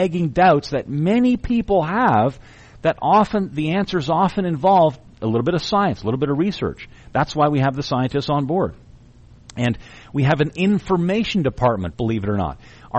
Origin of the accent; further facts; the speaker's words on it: Kitchener, Ontario, Canada; But I was born in Kitchener, Ontario. I lived there all my life